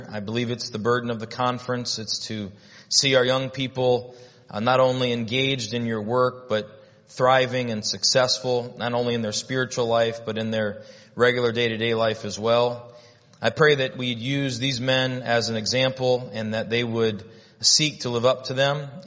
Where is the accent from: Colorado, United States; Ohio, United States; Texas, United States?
Ohio, United States; I moved up there and they said, I'm from Ohio, so I love football.